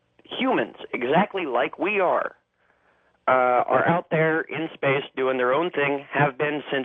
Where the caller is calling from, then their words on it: Dallas, Texas, United States; I'm calling from Dallas, Texas, listening to you on 570 KLIF.